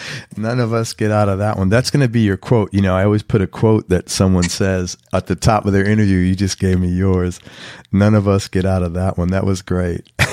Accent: New York City, New York, United States; I'm from New York City, which is not the cleanest place, obviously.

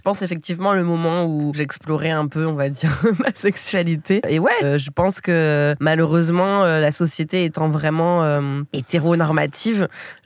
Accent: Mantes-la-Jolie, Île-de-France, France; Et non, j'ai grandi à Mantes-la-Jolie, mais je suis née à Saint-Germain-en-Laye

